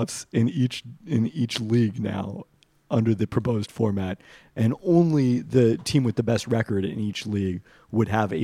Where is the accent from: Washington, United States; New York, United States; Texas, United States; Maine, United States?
Washington, United States; The inspiration behind my burger comes from being a Puerto Rican growing up in Washington State.